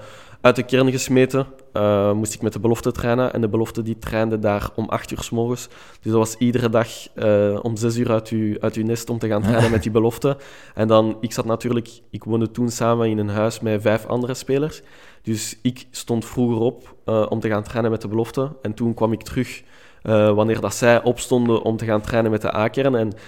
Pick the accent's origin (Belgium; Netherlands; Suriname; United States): Belgium; Anderlecht, Brussels-Capital Region; also born or lived in Molenbeek; now in Strombeek, Belgium; Ik ben opgegroeid, ik ben geboren in Anderlecht. En ik heb 6 jaar in Molenbeek gewoond. En dan zijn we verhuisd naar Strombeek. Dat is aan de rand van Brussel. En nu woon ik nog steeds in Strombeek